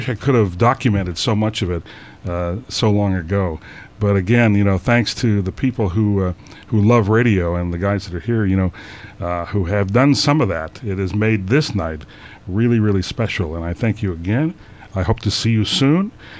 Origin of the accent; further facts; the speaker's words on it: Detroit, Michigan, United States; because I just wanted to come back to Detroit. I wanted to do something that would be fun. This was my hometown.